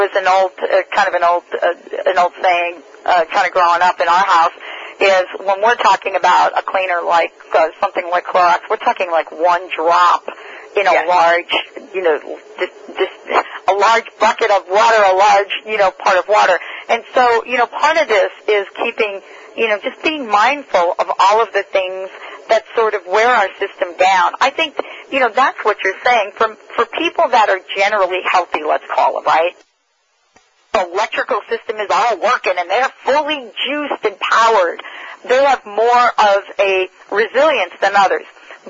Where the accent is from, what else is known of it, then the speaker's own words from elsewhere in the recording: New Jersey, United States; every time I go back, you know, to my hometown in Jersey, I dig out the old kettle